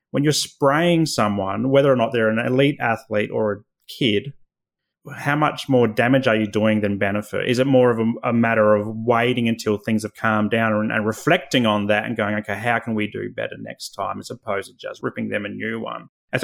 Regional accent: Adelaide, South Australia, Australia; growing up in Adelaide, Adelaide is an AFL town. It's Australian rules football town.

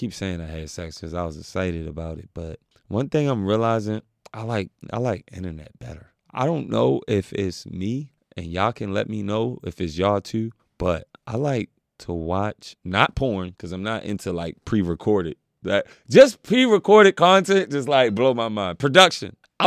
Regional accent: Baltimore, Maryland, United States; Even in America, I'm from Baltimore. It's gangster, it's gritty, it's hard, it's a struggle, it's tough.

